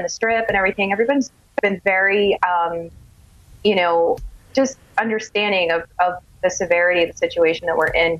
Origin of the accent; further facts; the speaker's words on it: California, United States; now in Las Vegas, United States; especially like for me living out here in Vegas. I'm from California